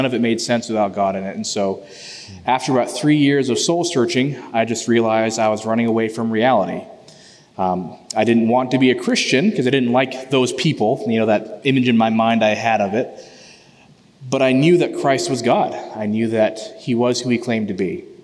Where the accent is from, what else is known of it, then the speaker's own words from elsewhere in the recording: Fort Kent, Maine, United States; I was born in Fort Kent, Maine, right on the border with Canada, basically. Raised in Maine by really loving parents, Christian parents. We were first-generation believers.